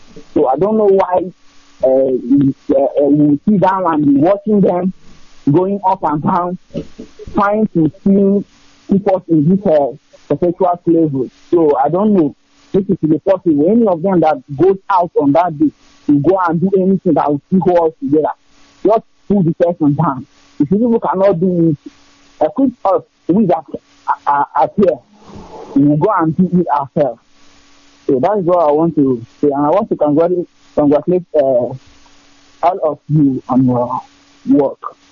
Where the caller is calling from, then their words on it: Adamawa, Nigeria; I'm calling from Adamawa State.